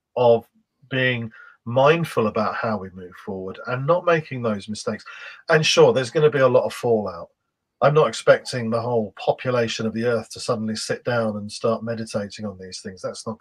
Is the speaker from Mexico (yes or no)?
no; England, United Kingdom; I'm from England, you're from Ireland